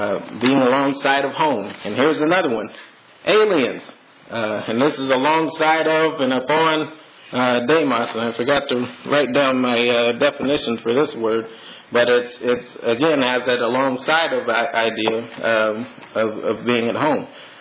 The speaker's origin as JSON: {"language": "English", "region": "Oklahoma", "country": "United States", "said": "But I never lost my love for my home state of Oklahoma. It was always in the back of my mind that I love the state of Oklahoma. That's where I'm from."}